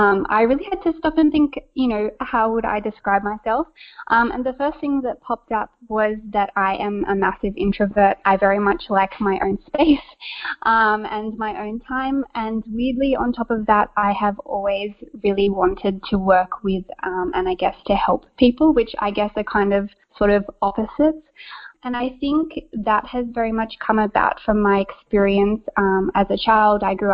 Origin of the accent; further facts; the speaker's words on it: Australia; now in Bulgaria; every time somebody finds out I'm Australian, they like to make kangaroo gestures. So I'm a little bit of an oddity at the moment and trying my best to learn Bulgarian, but it's not the easiest language, especially for my accent to get around.